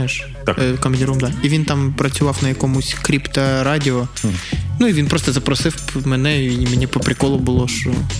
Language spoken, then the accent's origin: Ukrainian; Kakhovka, Kherson Oblast, Ukraine; Так, да, я з Каховки, так.